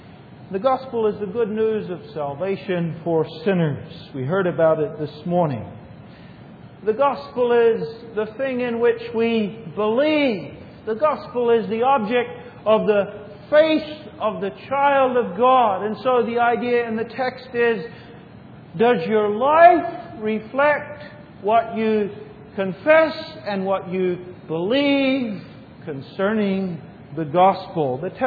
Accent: Australia; now in United States; if I, as an Australian, would become naturalized, become a United States citizen

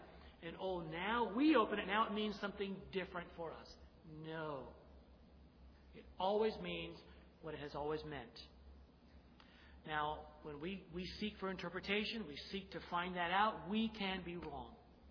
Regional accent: Illinois, United States; I'm from Illinois, so I'm a Yankee too.

